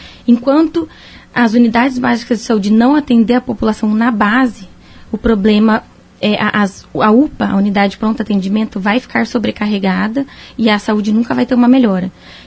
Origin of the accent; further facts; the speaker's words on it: Sarandi, Brazil; eu fui criada em Sarandi. Eu tenho raízes em Sarandi e sou sarandiense de coração. Os meus avós vieram na década de 40 para Sarandi, a minha mãe nasceu em Sarandi e eu também.